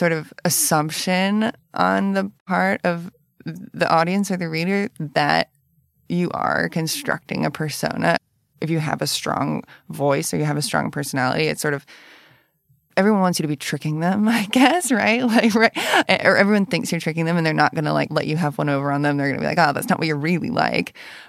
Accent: Appalachia, United States; But I'm from Appalachia, so I can start doing it. I can start doing an accent

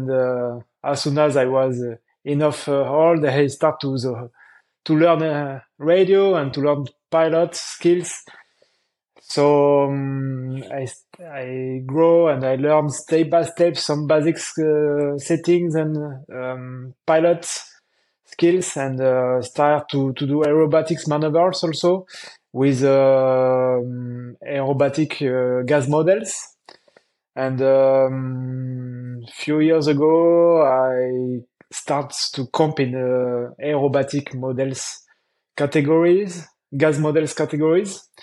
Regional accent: France; English is a second language; I'm from France. I am 37 years old.

